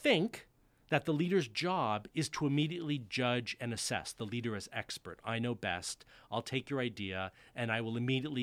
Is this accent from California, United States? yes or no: yes; California, United States; I grew up in Silicon Valley, maybe before it was called Silicon Valley